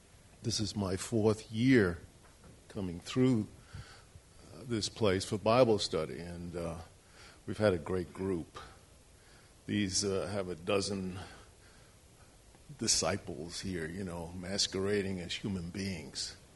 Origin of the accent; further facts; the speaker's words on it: New York City, New York, United States; I was born and raised in New York City, which is a fairly competitive environment, and you had to do it on your own.